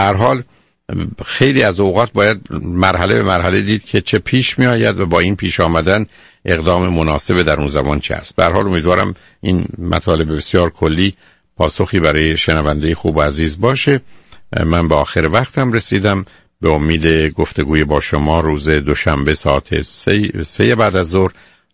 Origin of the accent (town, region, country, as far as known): Iran